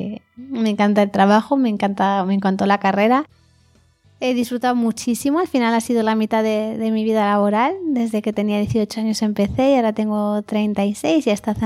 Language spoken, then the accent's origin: Spanish; Madrid, Community of Madrid, Spain; born there; Nací en Madrid en 1983.